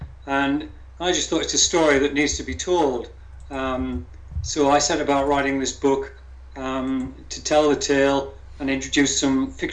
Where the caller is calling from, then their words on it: Alnmouth, North East England, United Kingdom; I'm calling from England, a place called Alnmouth in the north of England.